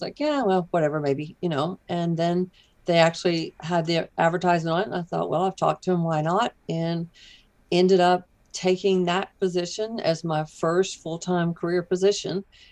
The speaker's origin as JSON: {"language": "English", "town": "Knoxville", "region": "Tennessee", "country": "United States", "tie": "born or raised there", "said": "I grew up in West Knoxville in a small community"}